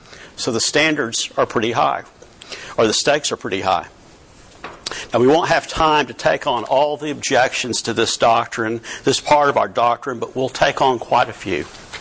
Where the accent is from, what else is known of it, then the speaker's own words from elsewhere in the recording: Richardson, Texas, United States; I have got a cousin about 6 months older than me, and we grew up together in Richardson.